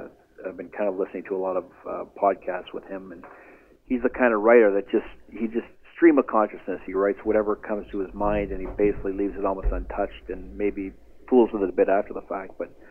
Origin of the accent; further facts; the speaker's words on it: Sault Ste. Marie, Ontario, Canada; When I was very young, I'm from Sault Ste. Marie originally